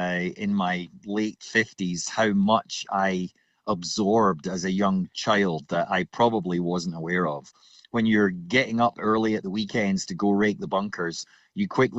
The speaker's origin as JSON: {"language": "English", "region": "Scotland", "country": "United Kingdom", "tie": "born or raised there", "lives_now": "Oregon, United States", "said": "as a kid growing up in Scotland"}